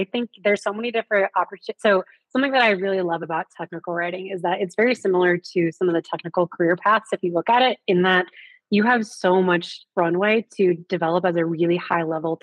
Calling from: Houston, Texas, United States; I am in the Houston, Texas area.

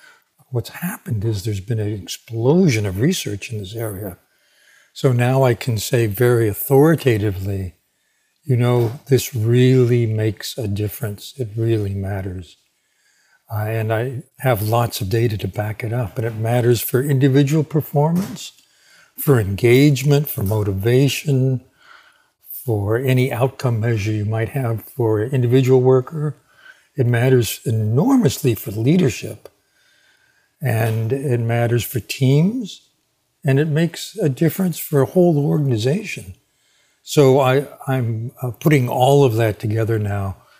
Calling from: New York, United States; Just north of New York City. I'm about 30 minutes up the Hudson River.

